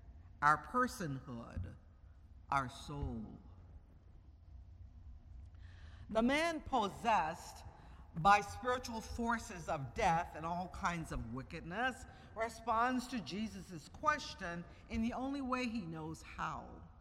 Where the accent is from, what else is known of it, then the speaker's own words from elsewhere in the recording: the South, United States; And if you were born and raised in the South, like I was, you also have a nickname, a name that only a few close friends and family use.